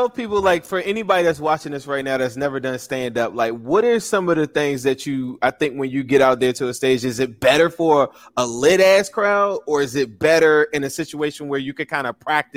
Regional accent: Washington, District of Columbia, United States; I'm from D.C.

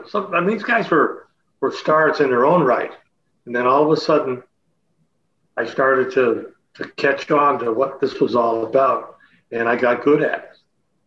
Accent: Chatham, Ontario, Canada; Gene and I would work out every Tuesday and Thursday nights at local gymnasium CCI in my hometown Chatham

